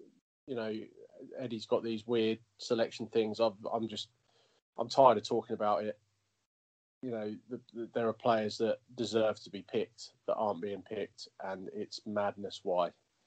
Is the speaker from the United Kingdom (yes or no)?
yes; England, United Kingdom; that's as an Englishman who likes watching England win